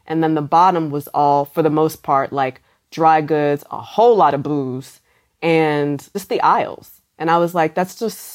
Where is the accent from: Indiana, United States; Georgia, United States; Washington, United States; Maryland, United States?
Maryland, United States; He worked at Giant Food. I'm from Maryland.